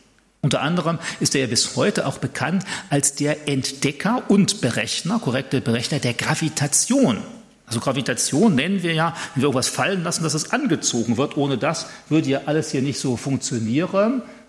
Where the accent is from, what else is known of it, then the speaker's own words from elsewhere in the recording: Germany; Und jetzt bin ich als Deutscher natürlich voreingenommen